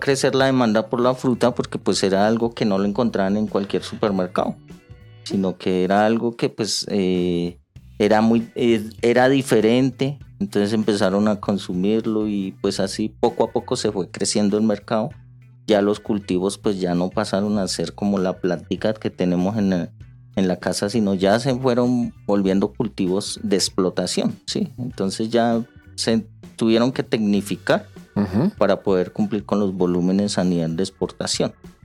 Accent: Sogamoso, Boyacá, Colombia; moved away as an adult; now in Bogotá, Colombia; cuando salí de la universidad, yo soy de Sogamoso, Boyacá, migré, digamos que por opciones de trabajo hacia Bogotá

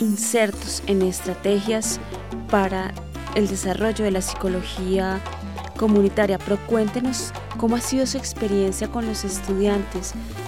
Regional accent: Colombia; todos somos colombianos

